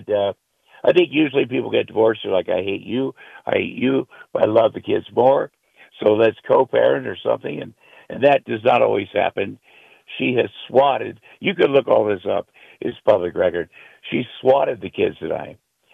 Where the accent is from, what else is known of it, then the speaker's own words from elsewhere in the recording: Ottumwa, Iowa, United States; I'm from Ottumwa, Iowa, small farm town. I grew up on a farm